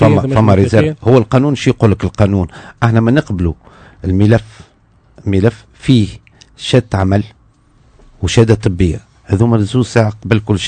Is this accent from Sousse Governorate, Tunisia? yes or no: yes; Sousse, Sousse Governorate, Tunisia; من احسن الاربيتراج اللي عندنا في سوسه